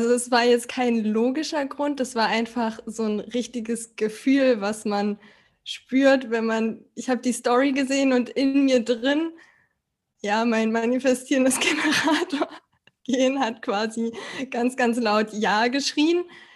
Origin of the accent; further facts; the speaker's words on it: Berlin, Germany; Ich komme aus Berlin und bin noch 31 in 2,5 Wochen, 32